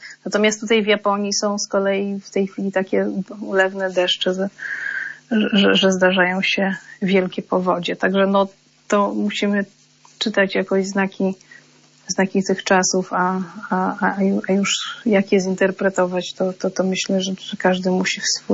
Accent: Lublin, Lublin Voivodeship, Poland; born there; No ja pochodzę, urodziłam się w Lublinie

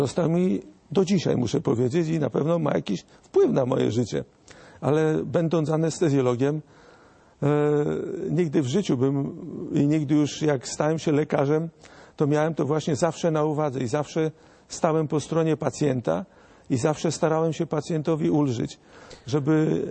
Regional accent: Łódź, Łódź Voivodeship, Poland; born there; bo ja w Łodzi się urodziłem

